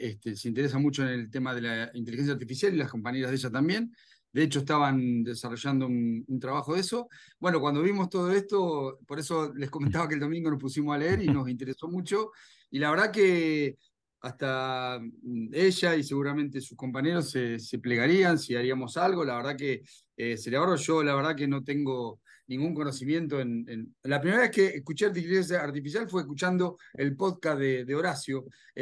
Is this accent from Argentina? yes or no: yes; Argentina; soy de Argentina, vivo cerca de Buenos Aires.